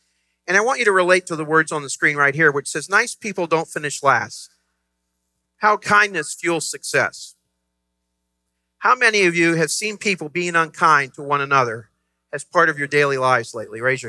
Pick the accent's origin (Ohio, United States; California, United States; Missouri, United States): Ohio, United States; Dayton; And I'm a small town guy. I'm from Dayton, Ohio.